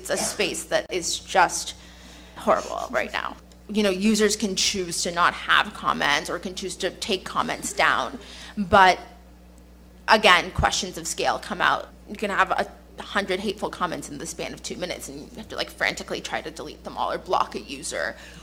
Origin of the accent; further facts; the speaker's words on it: Kansas, United States; I grew up in Kansas as a Muslim American after 9/11